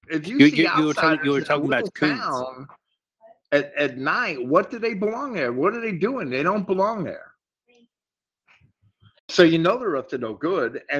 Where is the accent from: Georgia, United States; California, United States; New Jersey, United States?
New Jersey, United States; Bayonne; Where I lived in Bayonne, New Jersey, and I moved from Jersey City to Bayonne when we were six. When I was 16, my parents moved us.